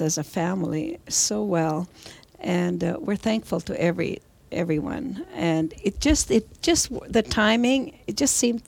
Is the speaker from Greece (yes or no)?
yes; Nafpaktos, Western Greece, Greece; English is a second language; now in Canada; Very small town the size of Sydney. It's called Nafpaktos. It's on the water on the west coast. And it's a sort of a fisherman's village. But it grew, and it was wonderful growing up there. And then we immigrated to Thunder Bay first, my family, my parents and I. And then we moved to Kenora in 1967